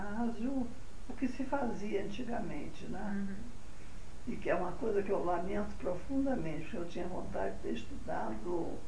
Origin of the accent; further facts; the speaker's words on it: Rio de Janeiro, Brazil; accent: carioca; Nasci, eu sou carioca da Gema.